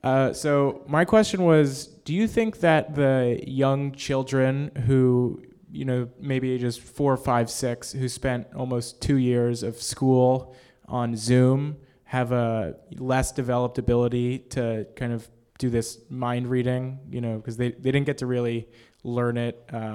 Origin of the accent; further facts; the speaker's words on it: Houston, Texas, United States; from Houston, Texas. I'm actually a twin of 19 years